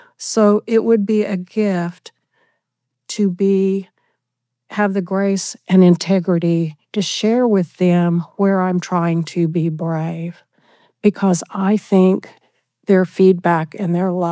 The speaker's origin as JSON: {"language": "English", "region": "Oklahoma", "country": "United States", "said": "I'm from Oklahoma. You can tell from my accent."}